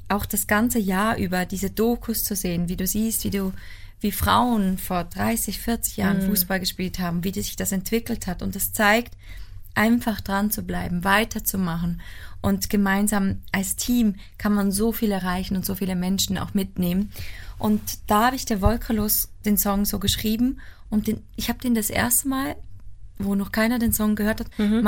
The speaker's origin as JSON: {"language": "German", "country": "Switzerland", "said": "Meine Schweiz, meine Heimat"}